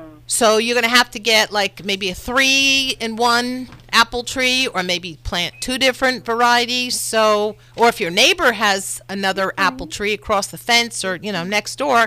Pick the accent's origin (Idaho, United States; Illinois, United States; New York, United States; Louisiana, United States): New York, United States; because I grew up with that in New York, and then when it came out here, everybody's going, oh, this new variety, Honeycrisp.